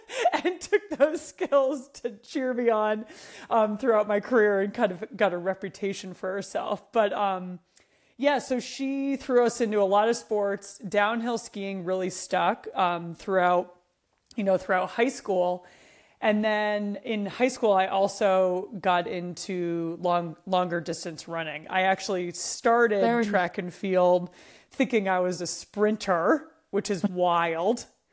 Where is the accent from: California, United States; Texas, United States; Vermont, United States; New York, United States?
Vermont, United States; my parents threw us into every sport imaginable growing up in Vermont